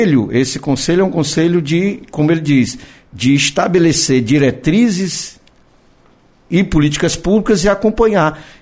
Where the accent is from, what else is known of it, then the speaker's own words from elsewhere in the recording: Morada Nova, Ceará, Brazil; eu sou de Morada Nova, me lembro daquele rio cheio, transbordando